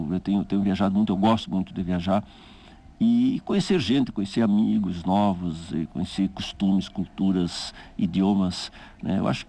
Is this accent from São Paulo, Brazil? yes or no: no; Uruguaiana, Rio Grande do Sul, Brazil; minha cidade natal, Uruguaiana, que fazia fronteira com a Argentina.